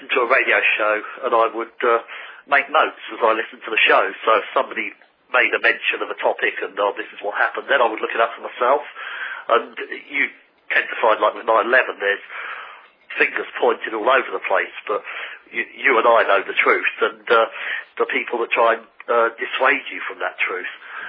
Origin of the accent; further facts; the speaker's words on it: London, United Kingdom; as I was growing up in London from the IRA.